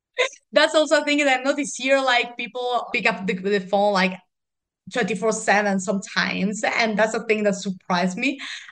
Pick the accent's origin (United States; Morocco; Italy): Italy; Rome, Lazio; English is a second language; I'm from Rome. Not exactly Rome, I live near in the surroundings.